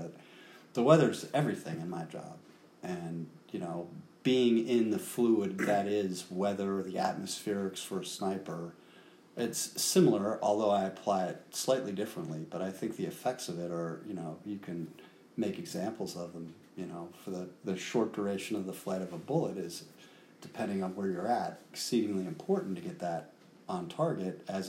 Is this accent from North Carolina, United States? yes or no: no; New York City, New York, United States; growing up on East End Avenue in New York City